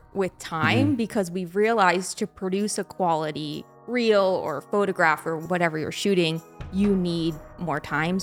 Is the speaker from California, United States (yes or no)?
yes; Carmel by the Sea, California, United States; We grew up in Carmel by the Sea, California, and that's where we do a lot of our filming and our footage